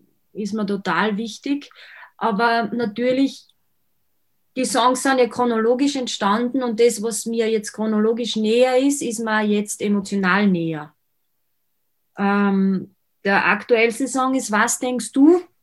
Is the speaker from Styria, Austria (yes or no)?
yes; Kapfenberg, Styria, Austria; In meiner Heimatgemeinde, ich glaube, wo ich dort aufgewachsen bin, waren 1000, war es eine 1000-Seelen-Gemeinde. Ich weiß jetzt nicht, vielleicht sind jetzt ein bisschen mehr dort. Also es ist nicht wesentlich groß, gehört aber zu Kapfenberg